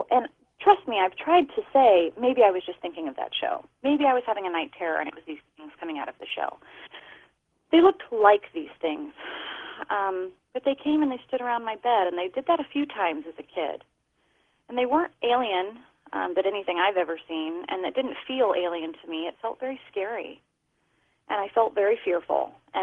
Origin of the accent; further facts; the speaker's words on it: Missouri, United States; and I grew up in Missouri, so it was pretty hot in the summers.